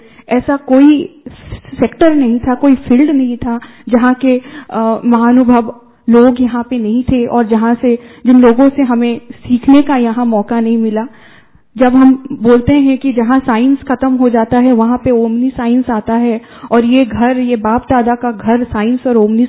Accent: Odisha, India; मैं उड़ीसा से हूँ

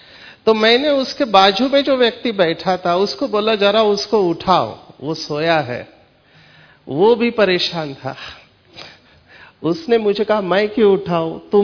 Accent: Mumbai, Maharashtra, India; मैं मुंबई से हूं, I am from the financial capital and Bollywood capital of Mumbai.

